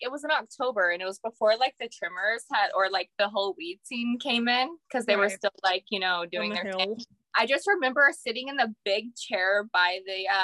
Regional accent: McKinleyville, California, United States; Humboldt County. So I grew up in McKinleyville, and then so go McKinleyville, Arcata, Eureka, and then on the outskirts of Eureka is King Salmon, which where I live now.

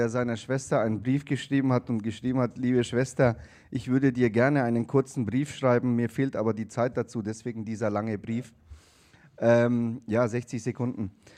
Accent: Nuremberg, Bavaria, Germany; Und ich würde mir wünschen, wenn in Nürnberg, das ist halt meine Heimatstadt

